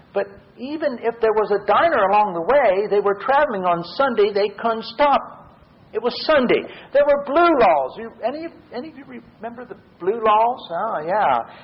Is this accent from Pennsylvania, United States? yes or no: yes; Pennsylvania, United States; Years ago, as a child, I grew up in Pennsylvania, central Pennsylvania, right there in York County, the county that just sat on the Mason and Dixon line there on the border, dividing the north from the south.